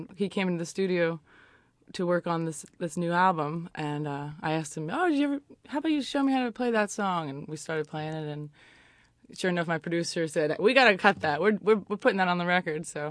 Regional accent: Florida, United States; born there; I think maybe because I was born in Florida, it's not very, you know, very country. It's kind of southern

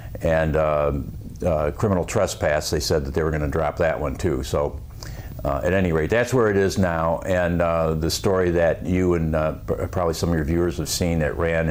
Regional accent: Toledo, Ohio, United States; I'm from Toledo, Ohio, and I guess the first thing I want to say

